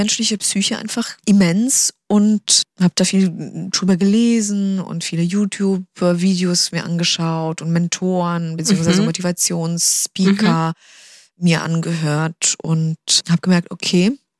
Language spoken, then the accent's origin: German; Poland; born there; moved away; Ich bin in Polen geboren worden, in einer guten Mittelschicht.